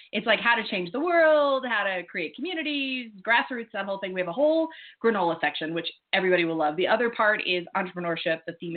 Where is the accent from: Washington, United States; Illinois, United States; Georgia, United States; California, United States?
California, United States; And it never occurred to me because I was raised in Marin.